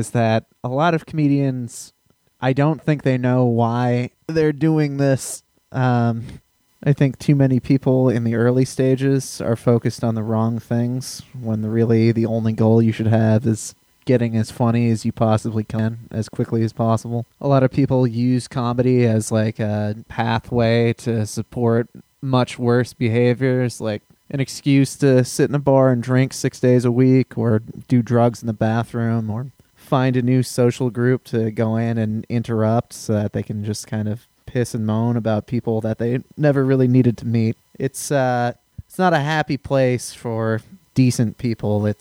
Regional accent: New Hampshire, United States; Grew up in the southwest corner of New Hampshire.

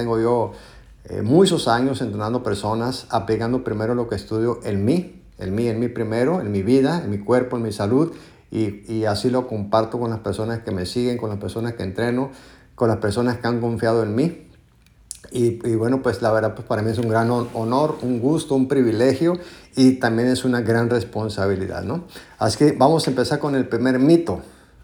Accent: Mexico; desde la ciudad de La Paz, Baja California Sur, donde yo vivo, en México. No sé en qué país estás, pero pues yo vivo en México, soy mexicano

